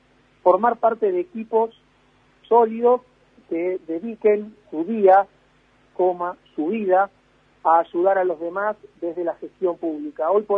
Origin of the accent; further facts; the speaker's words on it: Argentina; Nosotros, primero como argentinos, segundo como sanitaristas